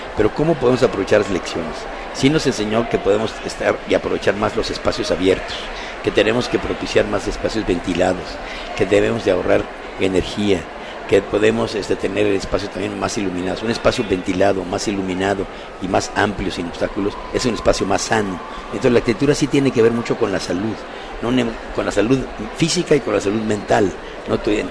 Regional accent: Mexico City, Mexico; y eso que vengo de la Ciudad de México, no me puedo asustar

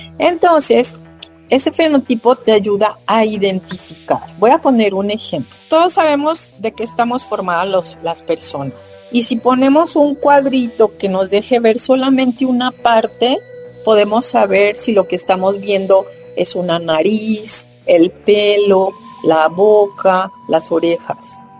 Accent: Mexico; todas esas especies que tenemos en México y que nos dan también identidad, ¿no? Como mexicanos

